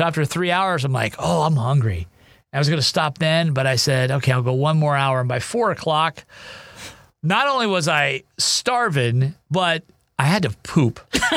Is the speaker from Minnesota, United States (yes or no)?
no; Ohio, United States; I grew up in Ohio, so I'm really familiar with it.